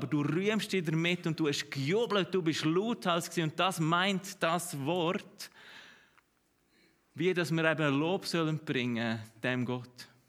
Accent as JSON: {"language": "German", "country": "Switzerland", "said": "Und ich weiss, wir sind Schweizer"}